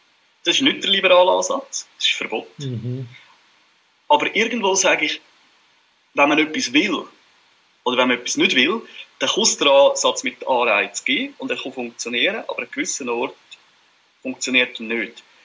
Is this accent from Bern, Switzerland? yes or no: no; Glarus, Switzerland; Also, ich sage mal, bei mir zuhinterst in den Kanton Glarus, in den Bergen, dort ist es relativ entspannt.